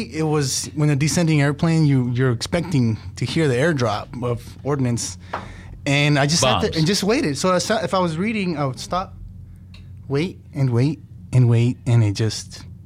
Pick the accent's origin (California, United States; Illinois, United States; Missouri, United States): California, United States; Well, yes, well, I'm born and raised in California, so I was lucky to come back home